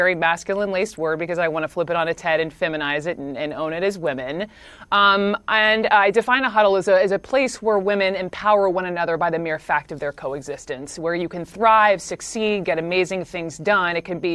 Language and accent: English; Georgia, United States; my home state of Georgia.